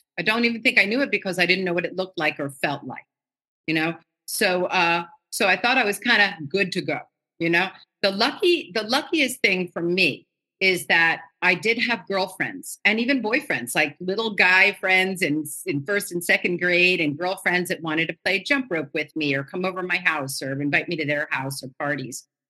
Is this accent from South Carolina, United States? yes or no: no; Manhattan, New York, United States; And one of the biggest factors was growing up in Manhattan. I was in Manhattan in the early 60s. So I was born in 1959.